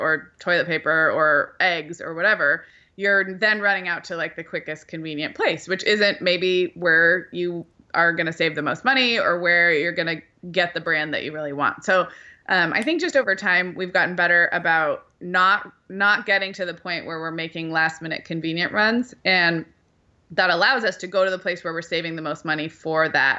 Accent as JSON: {"language": "English", "town": "Santa Barbara", "region": "California", "country": "United States", "tie": "born or raised there", "said": "And I know we have one here, and I think there was one growing up in Santa Barbara."}